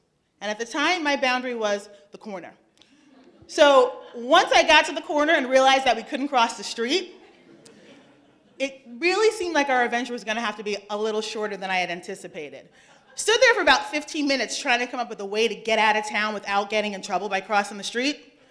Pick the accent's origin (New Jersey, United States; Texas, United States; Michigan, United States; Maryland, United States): New Jersey, United States; Hoboken; My dad was a cop. Now, growing up in Hoboken with your father as a cop, everybody knows who he is, everybody knows who you are.